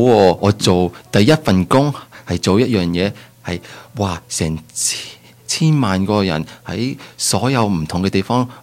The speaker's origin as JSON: {"language": "Cantonese", "country": "Canada", "tie": "born or raised there", "said": "我喺加拿大长大，我读书就去咗 Waterloo 读到电脑，"}